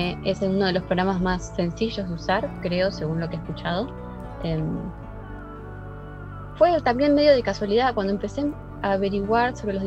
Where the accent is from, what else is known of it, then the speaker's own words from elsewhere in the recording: Argentina; Bueno, yo soy de Argentina.